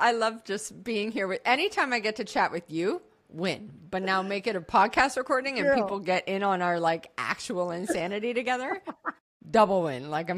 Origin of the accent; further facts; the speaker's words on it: Canada; now in Phuket, Thailand; So I'm Canadian, but I've lived all over the world, and I'm currently parked in Phuket, Thailand.